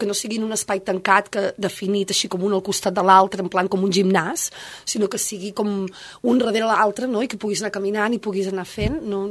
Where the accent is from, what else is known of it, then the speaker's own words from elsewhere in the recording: Ripoll, Catalonia, Spain; De Ripoll, d'un poble de Girona.